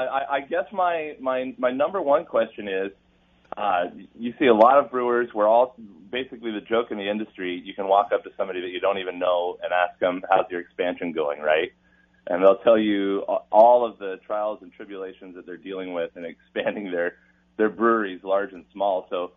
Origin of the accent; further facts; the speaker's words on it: Olympia, Washington, United States; I've got a small microbrewery in Washington State, in Longview, Washington, and I'm from Olympia, Washington.